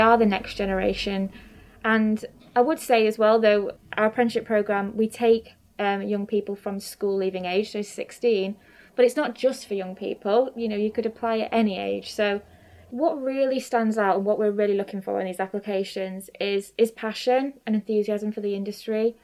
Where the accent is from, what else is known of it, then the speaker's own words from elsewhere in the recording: Grimsby, Yorkshire and the Humber, United Kingdom; I could see that happening in my hometown. So I wrote my dissertation on offshore wind and its impact on Grimsby